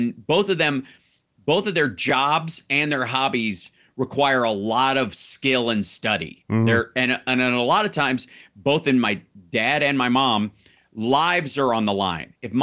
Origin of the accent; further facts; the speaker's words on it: Kentucky, United States; Well, growing up in Kentucky, I was never short of life-threatening situations